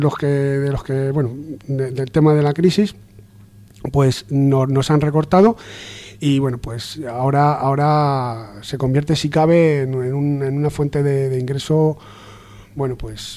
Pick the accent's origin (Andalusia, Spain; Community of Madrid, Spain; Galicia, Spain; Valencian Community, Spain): Community of Madrid, Spain; Leganés; yo es que soy de Leganés